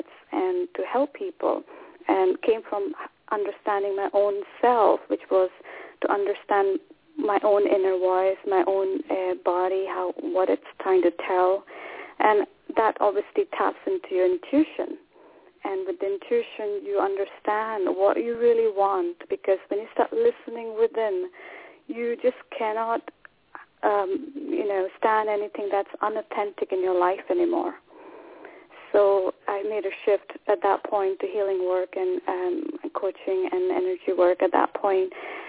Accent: India; moved away as an adult; now in Scotland; I live in Scotland, but I come from India, and I've been here since 2003, and kind of made this my home now, for now at least.

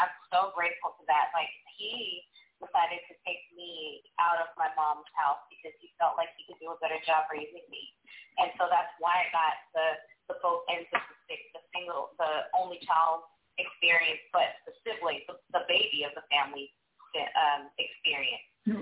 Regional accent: Compton, California, United States; born there; Originally, I was born in California. I'm a Compton baby.

